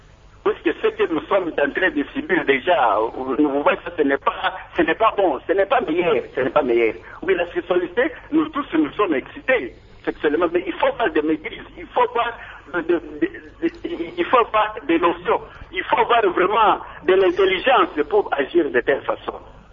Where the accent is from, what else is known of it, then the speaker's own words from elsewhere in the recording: DR Congo; nous sommes congolais